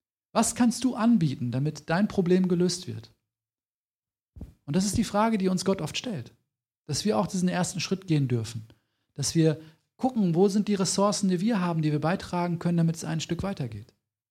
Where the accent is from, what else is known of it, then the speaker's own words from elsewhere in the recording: Dortmund, North Rhine-Westphalia, Germany; ich komme aus Dortmund, also in der Stadt.